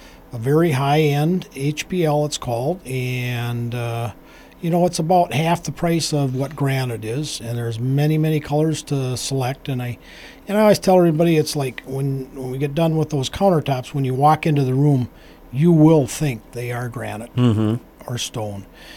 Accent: Hastings, United States; But, you know, growing up in Hastings, you know, the Westwood.

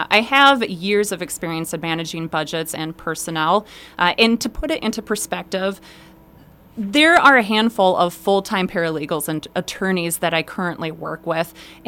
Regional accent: Mankato, Minnesota, United States; now in Hastings, United States; So I was born and raised in Mankato, Minnesota. My entire family is down there. They still reside down there, so we frequently travel down there to visit them.

